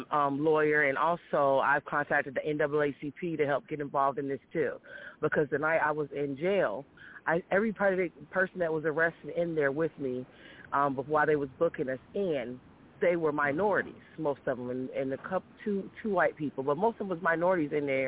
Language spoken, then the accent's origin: English; Missouri, United States; now in Jacksonville, United States; One is like in Missouri, and that's my hometown where I'm from, and also here in Jacksonville